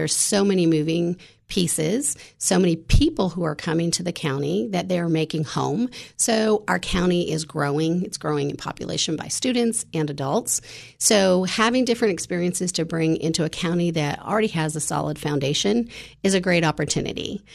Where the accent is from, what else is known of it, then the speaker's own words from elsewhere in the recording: Canada; moved away as an adult; now in Tennessee, United States; So I'm originally from Canada, and I came to Tennessee to go to college.